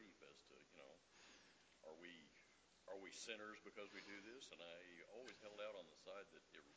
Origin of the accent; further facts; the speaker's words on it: Ponca City, Oklahoma, United States; We grew up in Ponca City with the refinery and so forth